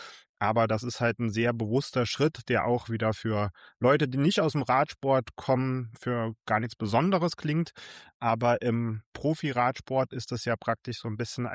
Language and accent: German; Saarland, Germany; Und das halt als Saarländer in Flandern